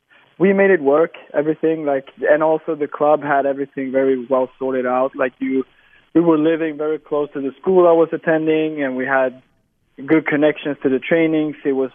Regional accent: Sweden; English is a second language; growing up in Sweden, like I said, I've been taught from a very young age to defend, play as a unit, also playing in a good level.

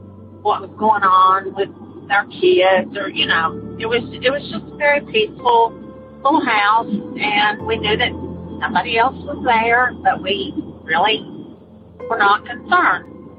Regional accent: Concord, North Carolina, United States; also born or lived in Bristol, Tennessee; I'm from Concord, North Carolina. I lived in a house in Bristol, Tennessee with my husband and two children.

